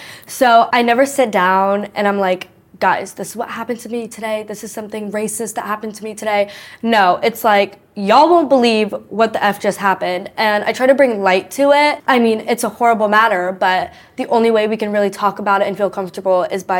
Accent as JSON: {"language": "English", "region": "Georgia", "country": "United States", "tie": "born or raised there", "said": "And obviously I grew up in Georgia, which is a very difficult place for a little round girl to grow up."}